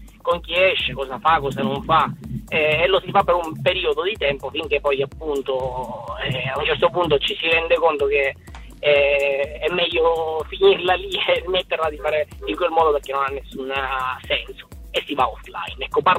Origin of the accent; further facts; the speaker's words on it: Sicily, Italy; accent: Sicilian; Dal mio accento capirete che sono siciliano.